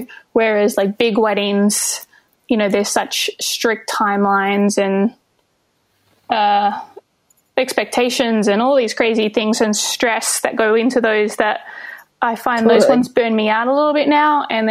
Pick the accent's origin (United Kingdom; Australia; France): Australia; moved away as an adult; now in New York City, United States; I live in New York City, but I am originally from Australia. I decided to move to America about 6 years ago and made it happen. And so I've been living in Brooklyn now for like the last five and a half, 6 years